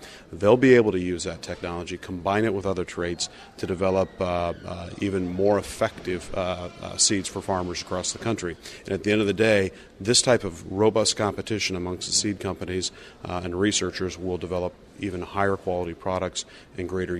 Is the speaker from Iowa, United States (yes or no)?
yes; Iowa, United States; I'm from Iowa and spent 14 years in the Iowa legislature